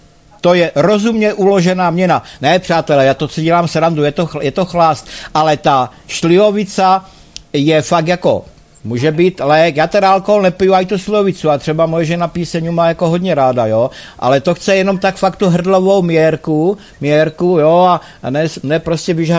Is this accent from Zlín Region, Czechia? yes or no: no; Olomouc Region, Czechia; A to jsou Hanáci. My jsme Hanáci jedna rodina